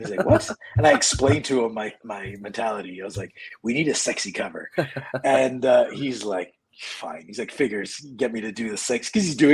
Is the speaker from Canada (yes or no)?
yes; Toronto, Ontario, Canada; And because I figured since like Toronto's my hometown